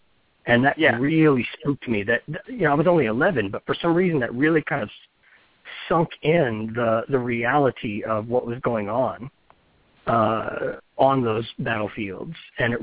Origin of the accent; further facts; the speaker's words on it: Texas, United States; I grew up in Texas.